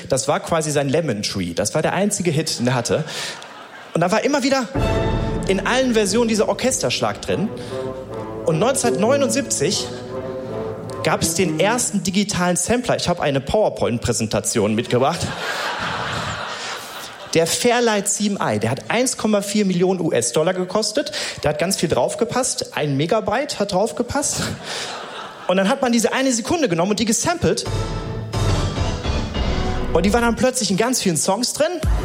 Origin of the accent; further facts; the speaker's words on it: Wattenscheid, North Rhine-Westphalia, Germany; Und ich komme ursprünglich aus Wattenscheid.